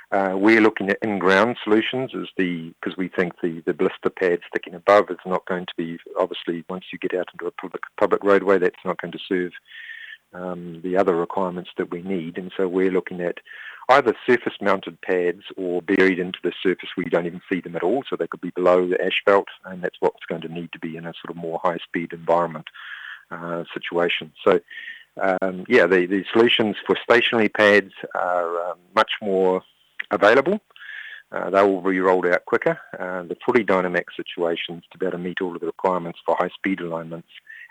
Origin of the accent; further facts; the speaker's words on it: New Zealand; Yeah, well, I'm obviously from New Zealand. Aotearoa